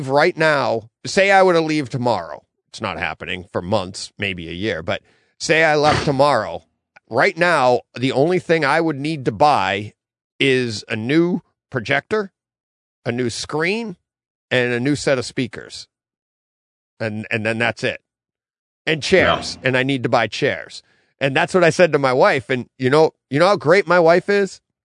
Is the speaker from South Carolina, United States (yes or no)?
no; Franklin, Massachusetts, United States; now in Douglas, United States; I grew up in Franklin.